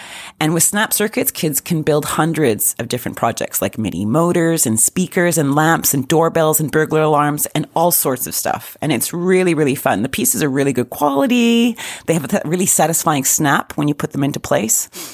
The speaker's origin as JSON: {"language": "English", "country": "Canada", "said": "I know the shop, being Canadian."}